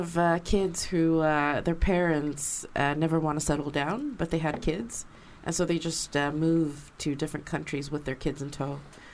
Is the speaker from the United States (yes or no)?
no; Sweden; I grew up in Sweden, yeah.